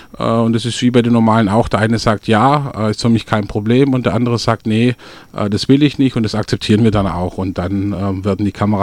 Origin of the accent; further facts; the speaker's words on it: Melchingen, Baden-Württemberg, Germany; Aus dem Grund, weil wir verbunden sind mit der Schwäbischen Alb. Also wir sind, wir sind einfach auf dem Land aufgewachsen.